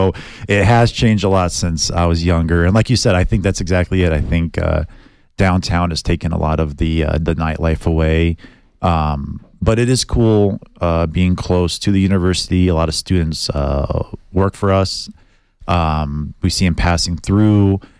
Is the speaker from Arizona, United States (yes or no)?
yes; Tucson, Arizona, United States; I thought I had a high spice tolerance growing up in Tucson